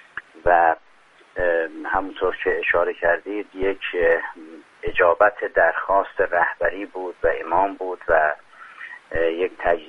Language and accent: Persian; Iran; به هر حال ما ایرانی هستیم و یک شونات خاصی برای خودمون قائلیم، یک فرهنگ زیبایی رو داریم